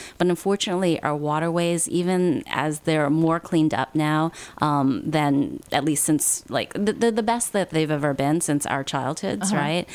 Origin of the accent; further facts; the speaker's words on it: Queens, New York, United States; I grew up in Flushing, Queens, so it's awesome. pretty urban, yes.